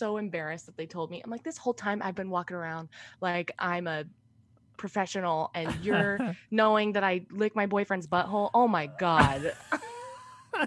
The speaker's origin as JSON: {"language": "English", "region": "Washington", "country": "United States", "tie": "born or raised there", "said": "My hometown started an open mic. I'm from a really small town. Do you know Enumclaw?"}